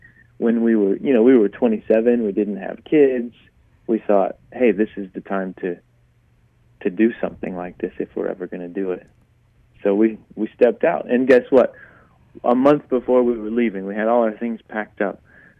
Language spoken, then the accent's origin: English; United States; born there; So I was born here in the States, obviously, and grew up as a pastor's kid